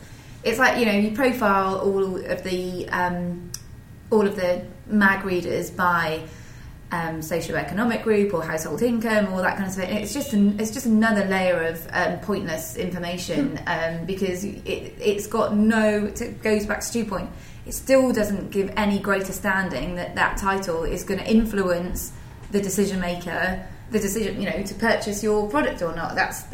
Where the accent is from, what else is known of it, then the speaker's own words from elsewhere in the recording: Wales, United Kingdom; so let's just say Welsh people, because I'm from Wales